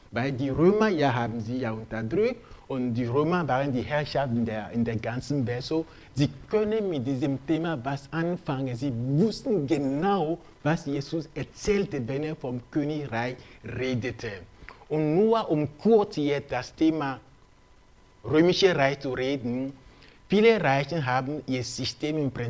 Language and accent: German; Togo; Also wir sind aus Togo